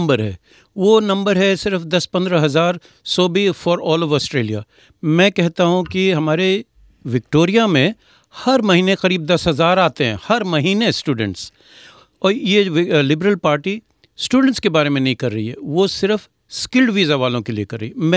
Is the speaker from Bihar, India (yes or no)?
no; Varanasi, Uttar Pradesh, India; born there; मेरी पैदाइश है बनारस में